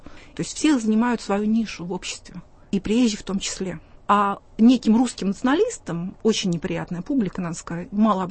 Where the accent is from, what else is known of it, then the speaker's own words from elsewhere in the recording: Russia; born there; То, что я родилась в России, что я русский человек.